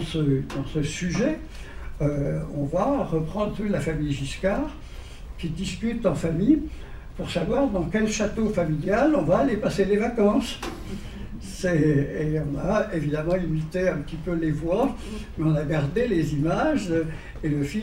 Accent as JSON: {"language": "French", "region": "Brittany", "country": "France", "said": "et j'étais rentré chez moi en Bretagne"}